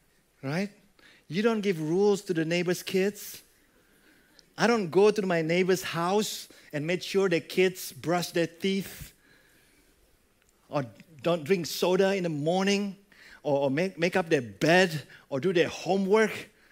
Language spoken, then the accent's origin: English; Jakarta, Indonesia; now in Australia; And I grew up in Jakarta. There was a big runabout where I grew up.